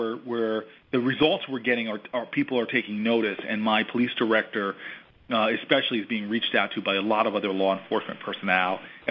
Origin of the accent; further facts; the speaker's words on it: United States; It's one of the best ways as an American, in my opinion, to protect our nation.